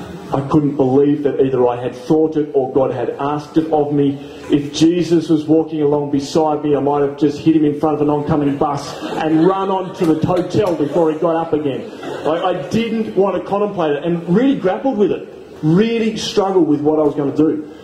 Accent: Australia; accent: Australian; one of them paid me out for my Aussie accent

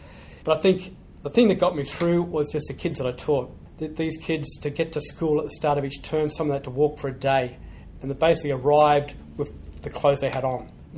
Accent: Queensland, Australia; I grew up in Queensland, so I'm a proud Queenslander. I went to a De La Salle school just north of Brisbane.

